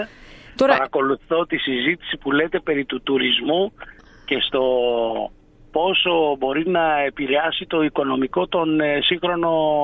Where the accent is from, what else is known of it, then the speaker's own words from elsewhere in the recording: Axos, Crete, Greece; εγώ η καταγωγή μου είναι από την Άξο